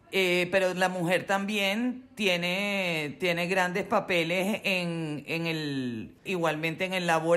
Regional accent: Madrid, Community of Madrid, Spain; born there; tengo 54 años. Soy nacida aquí en Madrid, nacionalidad venezolana.

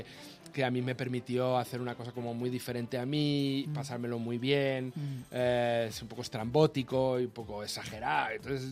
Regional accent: Madrid, Community of Madrid, Spain; born or raised there

